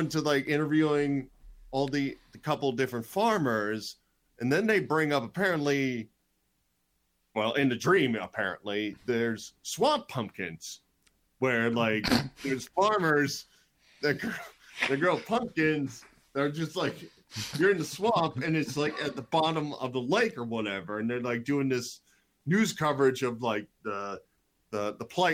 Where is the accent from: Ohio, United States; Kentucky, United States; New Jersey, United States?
New Jersey, United States; South Brunswick; So I go back to the house I grew up in South Brunswick, New Jersey, which was right by a lake.